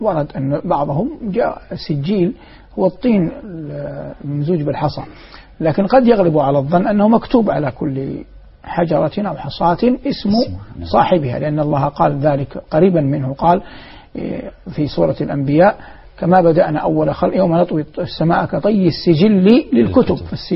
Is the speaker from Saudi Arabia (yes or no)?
yes; Saudi Arabia; now in Doha, Qatar; أن أكون في بلد الثاني الدوحة مع اعتزازي العظيم وإجلالي الكبير لبلدي الأم ووطني الغالي المملكة العربية السعودية